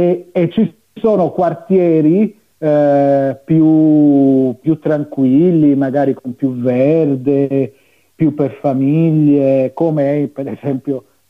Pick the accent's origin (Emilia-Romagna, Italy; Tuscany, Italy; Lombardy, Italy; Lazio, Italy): Lazio, Italy; Rome; io da romano qui mi sento certe volte come se fossi svedese